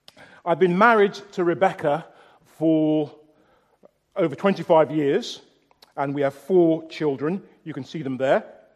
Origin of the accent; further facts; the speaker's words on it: London, United Kingdom; also born or lived in Birmingham / Jamaica; After living for about a year in Jamaica in the 1970s, we were raised in London.